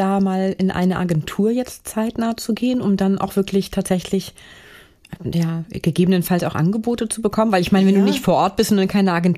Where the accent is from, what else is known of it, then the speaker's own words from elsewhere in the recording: Northern Germany, Germany; als Norddeutsche